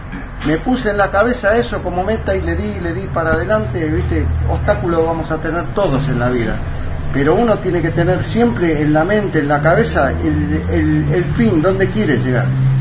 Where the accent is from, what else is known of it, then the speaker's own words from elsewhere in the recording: Lanús, Buenos Aires Province, Argentina; born there; Bueno, mis orígenes son... yo nací en Lanús. Mi familia siempre fue una familia humilde, trabajadora, que nos tuvimos que hacer todo desde abajo